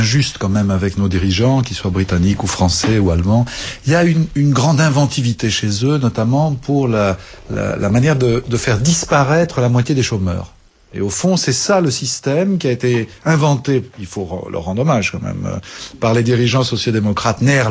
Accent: France; Chez nous, en France, on en a utilisé d'autres

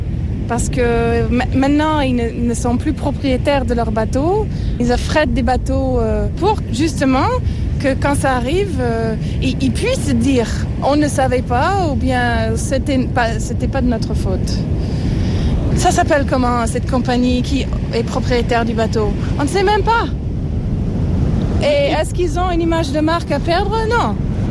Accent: North Carolina, United States; French is a second language; Je suis de la Caroline du Nord. Je suis en France pour les vacances.

